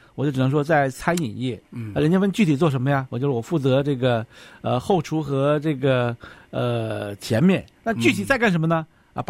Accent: China; now in United States; 这个面子真的是刻在我们中国人骨子里的一种

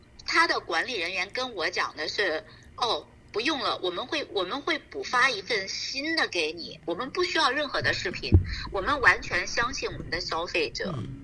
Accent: China; 我们就是中国人，

